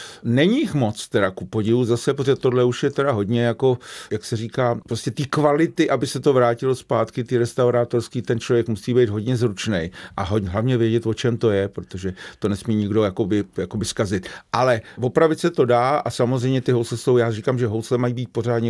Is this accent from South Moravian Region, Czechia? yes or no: no; Hradec Králové, Hradec Králové Region, Czechia; v Hradci Králové, odkud pocházím